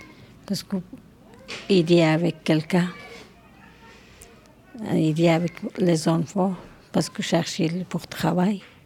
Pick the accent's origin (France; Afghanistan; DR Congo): Afghanistan; French is a second language; now in Anderlecht, Belgium; Je viens d'Afghanistan. Maintenant, j'y habite en Belgique, à Anderlecht.